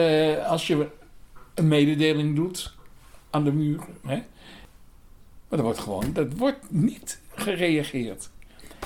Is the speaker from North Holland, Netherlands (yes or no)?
yes; Amsterdam, North Holland, Netherlands; Ik ben gewoon iemand uit Oost. Je had in de derde Oosterparkstraat, waar ik dus opgegroeid ben